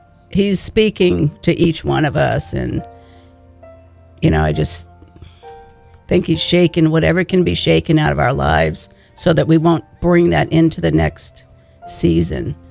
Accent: Massachusetts, United States; You know, even I grew up in Massachusetts, and I'm thinking about when the seasons would change up there, very noticeable.

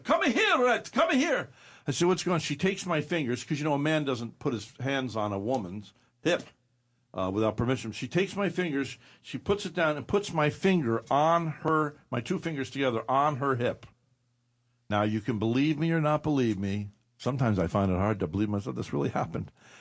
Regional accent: Poughkeepsie, New York, United States; I was a shoeshine boy in Poughkeepsie, New York. I grew up in Poughkeepsie.

